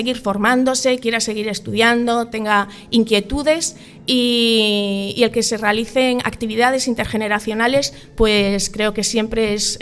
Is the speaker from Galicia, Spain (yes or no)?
yes; Caldas de Reis, Galicia, Spain; Para mí es un placer estar hoy aquí en Caldas, en mi tierra